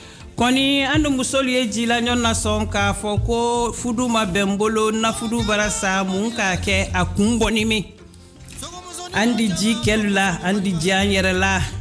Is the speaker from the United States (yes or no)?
no; Sierra Leone; first language Mandingo; English is a second language; I'll be translating it in my mother language because 80% of my listeners are Madingo people. But I try always to say something in English because I was born and grew up in Sierra Leone with illiterate parents